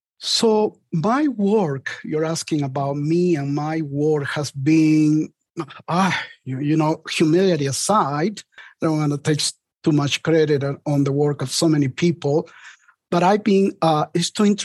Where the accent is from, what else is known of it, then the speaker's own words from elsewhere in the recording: Peru; I'm from Peru, South America, so I tend to visit more South America than Central America